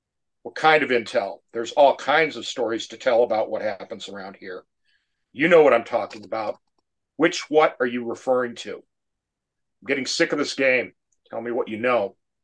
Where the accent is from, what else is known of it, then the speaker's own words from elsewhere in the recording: New York, United States; I lived in Western New York. I grew up in Western New York. We had some grindhouse theaters downtown Rochester